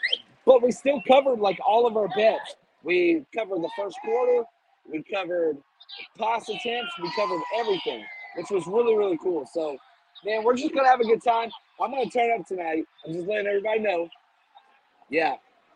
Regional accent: Dallas, Texas, United States; my whole reason why I'm a Cowboys fan, you guys know me, is because of just like where I was raised in Dallas

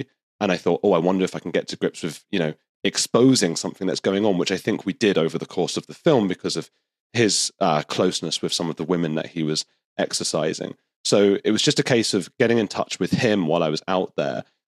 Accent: United Kingdom; I'm British and I think I can probably get this to the BBC afterwards

